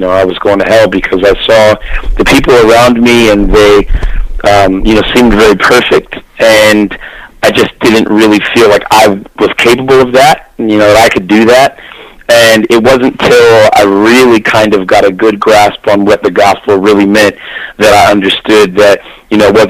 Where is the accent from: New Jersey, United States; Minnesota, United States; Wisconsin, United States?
New Jersey, United States; Penns Grove; Well, yeah, I grew up actually in South New Jersey in a little town called Penns Grove, New Jersey.